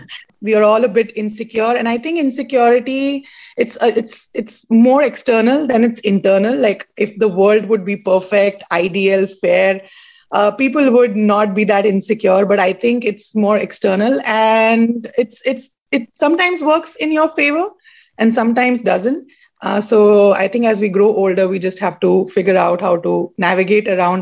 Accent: Jammu and Kashmir, India; because I come from Jammu Kashmir, 20 minutes of my hour is political satire comedy because I come from that region

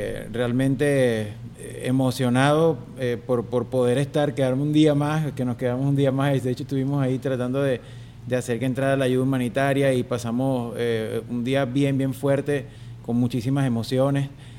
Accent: Venezuela; moved away as an adult; now in New York, United States; así fue como salí de Venezuela. Después me quedé 1 año más y ahí fue finalmente que decidí mudarme a Nueva York. Desde el 2015 estoy en Nueva York.

